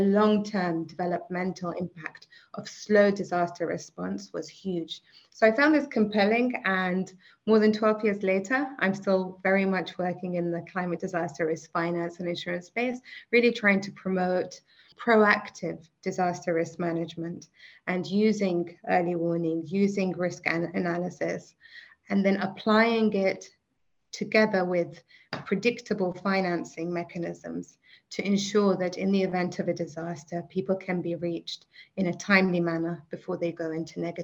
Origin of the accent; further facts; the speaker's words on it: London, United Kingdom; now in Germany; My name is actually from Iraq, where both my parents are from. I was born and raised in London, and I now live in Germany